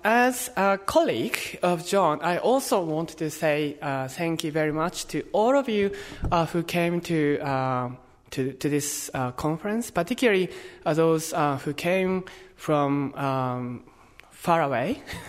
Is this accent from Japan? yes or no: yes; Japan; English is a second language; So I'm from Japan, and I know bits of Japanese politics